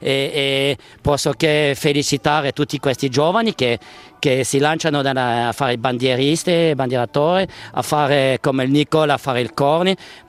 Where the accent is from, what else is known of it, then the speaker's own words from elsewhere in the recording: Valais, Switzerland; born there; Italian is a second language; io sono nato in Vallese.